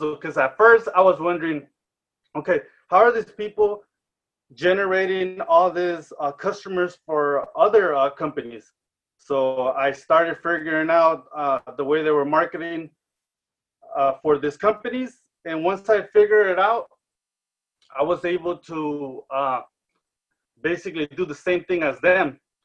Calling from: Rosarito, Baja California, Mexico; Today, I'm tuning in from Rosarito, Baja California.

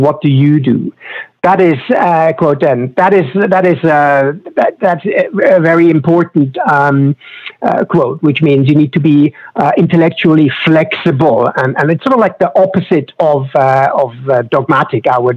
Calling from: Switzerland; English is a second language; I'm Swiss. I'm calling from Switzerland

